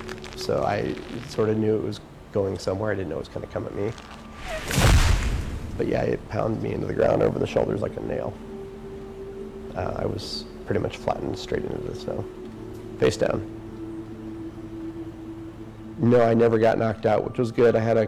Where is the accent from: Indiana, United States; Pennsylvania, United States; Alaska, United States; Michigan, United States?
Alaska, United States; Palmer; I grew up here in Palmer, Alaska.